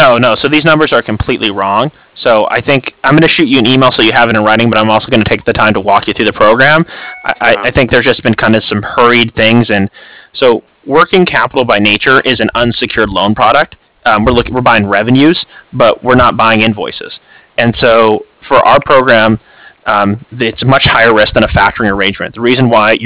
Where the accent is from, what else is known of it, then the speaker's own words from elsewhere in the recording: California, United States; I'm from SoCal myself.